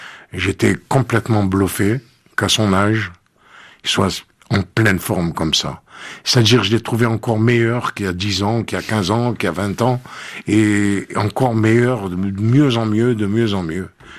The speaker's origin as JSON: {"language": "French", "town": "Constantine", "region": "Constantine Province", "country": "Algeria", "said": "J'ai envie de retourner chez moi, à Constantine."}